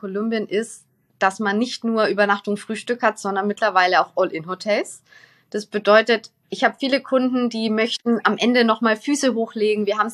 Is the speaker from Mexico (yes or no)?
no; Brazil; Brasilien, ich komme aus Brasilien, da würde ich mich nicht ins Auto setzen, bin ich ehrlich.